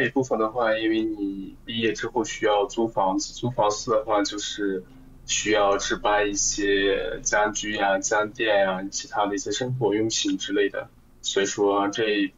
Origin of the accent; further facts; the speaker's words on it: Shanghai, China; 我是来自上海，然后今年27岁